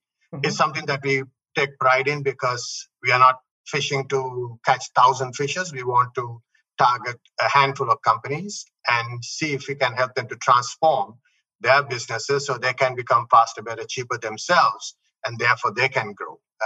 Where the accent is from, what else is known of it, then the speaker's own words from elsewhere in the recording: Australia; also born or lived in Sri Lanka; now in Philippines; I'm originally from Sri Lanka, but I grew up in Australia. I've been living in the Philippines now for 13 years.